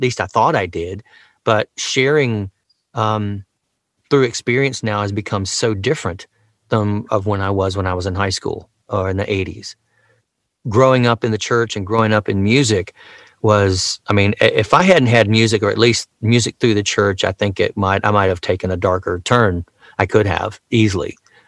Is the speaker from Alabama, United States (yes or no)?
yes; Alabama, United States; also born or lived in Starkville, Mississippi; Let me just start where I'm from. I was born in the South, Starkville, Mississippi. I was born in 1963, moved to Alabama. I grew up there mostly, just living out we lived out in the suburbs.